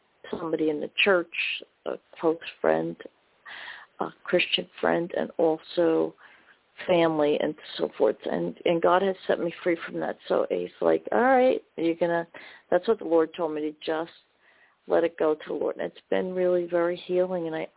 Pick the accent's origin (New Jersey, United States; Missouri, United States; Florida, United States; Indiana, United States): New Jersey, United States; Hi, I'm from New Jersey. How are you?